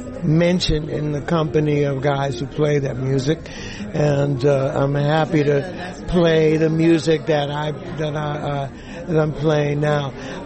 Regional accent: New York, United States; You know, growing up in New York, it's been great because I got the opportunity to hear so many great musicians right in my backyard.

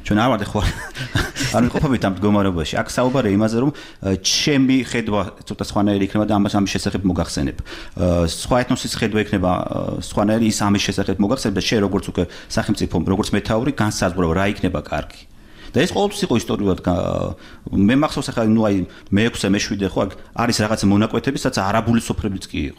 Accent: Tbilisi, Georgia; მე კიდე დასტურებთ რომ მე ვარ საქართველოს შვილი, გაზრდილი ვარ. საქართველოს თბილისის და საქართველოს ყაიდაზე

